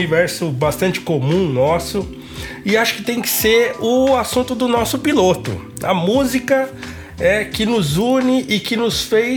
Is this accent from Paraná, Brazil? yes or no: no; Guarulhos, São Paulo, Brazil; Eu nasci em Guarulhos, então morei em Guarulhos até os 9 anos de idade.